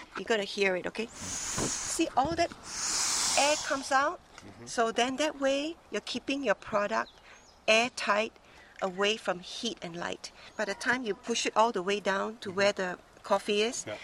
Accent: Singapore; now in Hawaii, United States; No, I'm born and raised in Singapore.

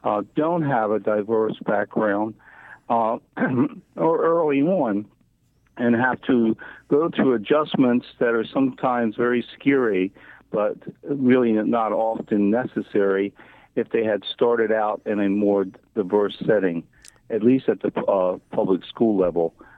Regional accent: Baltimore, Maryland, United States; but I was born and raised in Baltimore, and it initially is an elementary school.

